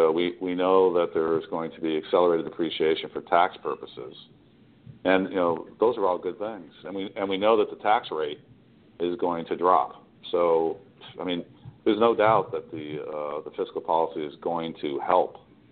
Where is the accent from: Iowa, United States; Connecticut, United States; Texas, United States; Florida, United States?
Connecticut, United States; Yeah, you're right, and I'm from Connecticut, so I have a similar situation